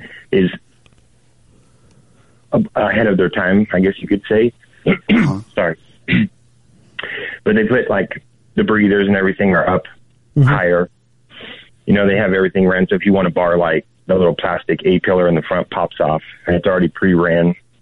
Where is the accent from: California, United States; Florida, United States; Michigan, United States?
California, United States; I grew up in Southern California, so Baja racing was my go-to.